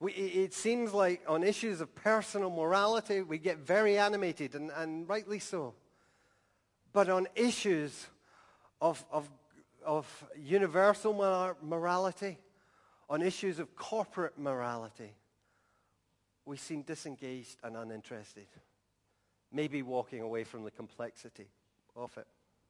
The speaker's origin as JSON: {"language": "English", "region": "Scotland", "country": "United Kingdom", "said": "And as to a Scottish nation and as a church, we say to this nation, choose this day whom you shall serve."}